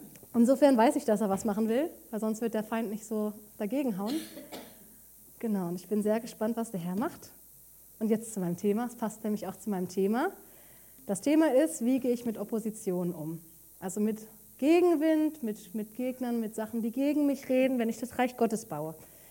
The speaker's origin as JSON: {"language": "German", "town": "Hanover", "region": "Lower Saxony", "country": "Germany", "lives_now": "Darmstadt, Germany", "said": "bin ja aus Darmstadt, aus der Gemeinde, komme eigentlich aus Hannover und bin seit mittlerweile über 4 Jahren in Darmstadt, bin zum Studium nach Darmstadt gekommen."}